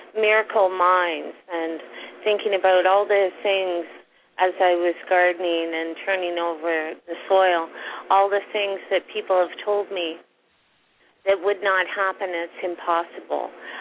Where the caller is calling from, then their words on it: Canada; from Canada.